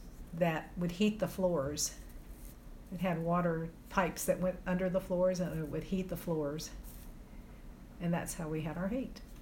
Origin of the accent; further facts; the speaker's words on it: Beaumont, Texas, United States; moved away as an adult; In Beaumont, Texas. I was born in Beaumont and stayed there until I was about 20. And then I moved.